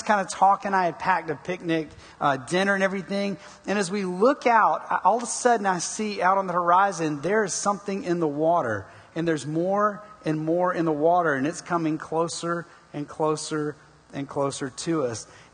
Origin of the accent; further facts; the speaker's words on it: Savannah, Georgia, United States; And I grew up in Savannah, Georgia, and so there's two military bases that are right there